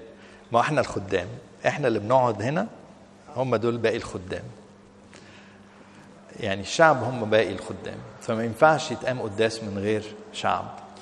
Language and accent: Arabic; Egypt; وطبعا حلمنا احنا كلنا كمصريين ان احنا نسكن على ايه؟ على الميه